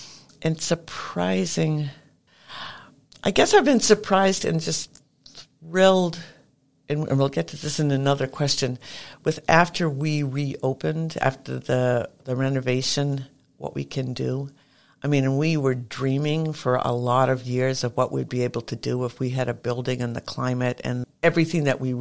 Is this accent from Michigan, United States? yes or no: no; Brunswick, Maine, United States; I also love living in Maine. And I grew up in Brunswick. Well, pretty much. I came here when I was in junior high. So, you know, pretty much I've grown up in Brunswick.